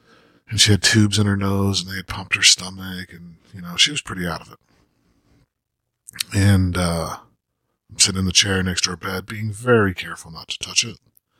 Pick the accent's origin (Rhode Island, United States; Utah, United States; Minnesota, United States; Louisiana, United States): Utah, United States; Salt Lake City; moved away as an adult; now in Nashville, United States; But, growing up in Salt Lake was hard, and so not defending my faith, but fighting against a faith that was not biblical was hard. And so, 16 years ago, I moved to Nashville.